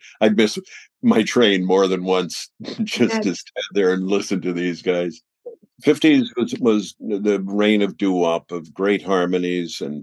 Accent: Brooklyn, New York, United States; now in New Jersey, United States; I was born in Brooklyn, lived there till I was 9, and in 1951 we moved across the bridge to Jersey.

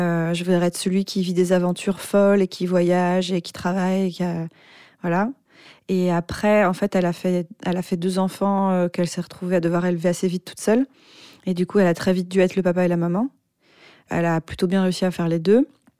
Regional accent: Paris, Île-de-France, France; J'ai grandi à Paris dans une famille monoparentale avec une mère et ma sœur.

